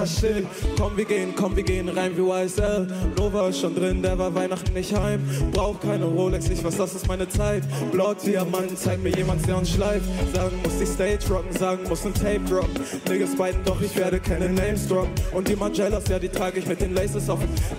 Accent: Hamburg, Germany; born or raised there; also born or lived in Berlin

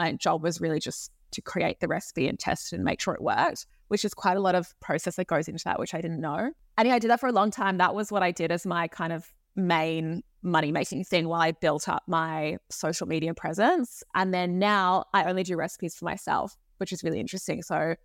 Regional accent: Sydney, New South Wales, Australia; I grew up in Sydney in Australia, which is why it took us a while to make a time that worked for everyone. It's a very sort of outdoors beach culture here, which I've loved.

